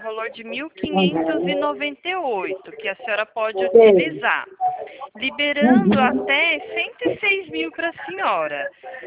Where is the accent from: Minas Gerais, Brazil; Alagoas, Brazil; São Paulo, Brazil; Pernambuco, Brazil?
São Paulo, Brazil; sou de São Paulo